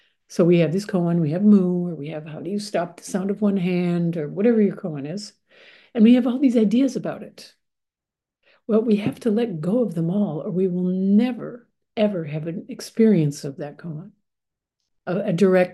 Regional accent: Minneapolis, Minnesota, United States; moved away as an adult; now in France; because I was born and raised in Minneapolis, I lived there until I moved to France.

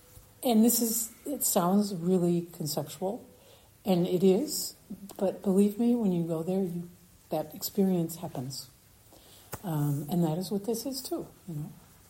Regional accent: New York, United States; We're about the same age. We're both from New York, the same kinds of social circles, you know, born into privilege.

